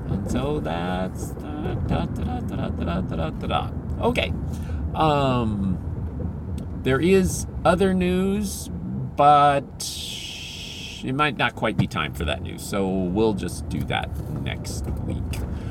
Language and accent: English; Philippines; it happened in the Philippines, and I grew up in the Philippines